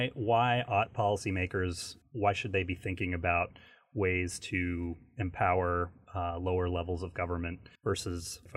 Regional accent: Maine, United States; which was a sort of a formative movie for me as a kid growing up in Maine.

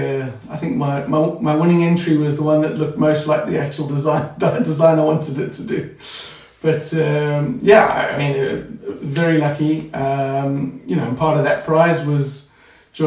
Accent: South Africa; growing up in South Africa.

